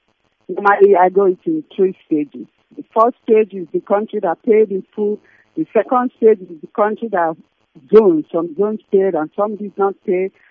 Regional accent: Abia, Nigeria; now in London, United Kingdom; I'm from Achara, Ihe Kiowa, in Biafra land, which is in Abia State.

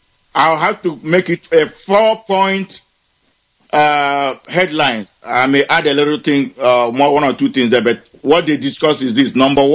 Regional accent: Arondizuogu, Imo, Nigeria; now in Houston, United States; I am calling from Houston, Texas. And I hail from Arondio Nyemobi in Uguta local government area in Biafra land.

